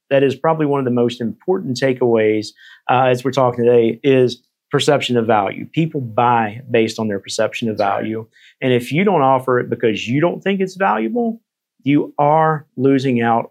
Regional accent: Mississippi, United States; I trusted him because I'm from Mississippi as well.

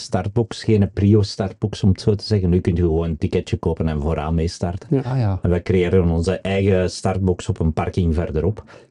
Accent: Leuven, Flanders, Belgium; Ik ben van Leuven

